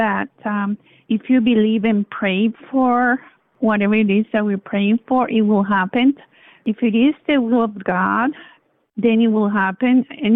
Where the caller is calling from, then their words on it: Brooklyn, New York, United States; I'm calling from Brooklyn, New York.